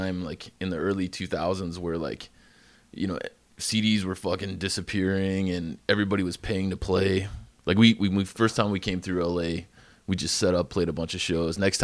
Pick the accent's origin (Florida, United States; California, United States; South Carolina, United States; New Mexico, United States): California, United States; San Jose; also born or lived in Reno; No, I grew up in San Jose, California.